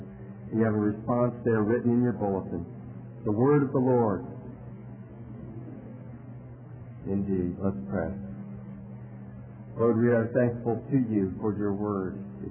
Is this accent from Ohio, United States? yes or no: yes; Ohio, United States; I was going to a soccer camp in my hometown at the local university, Ohio Wesleyan University.